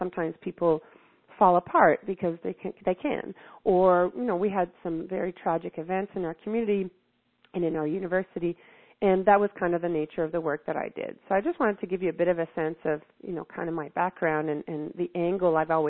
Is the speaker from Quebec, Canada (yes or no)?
yes; Montreal, Quebec, Canada; although I'm from Montreal, I was actually, my parents moved up to the High Arctic to be teachers before I was born in the early 1960s.